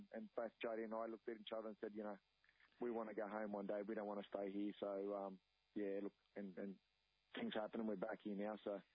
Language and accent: English; Redfern, New South Wales, Australia; I was born and bred in Redfern. You know, downtown Redfern.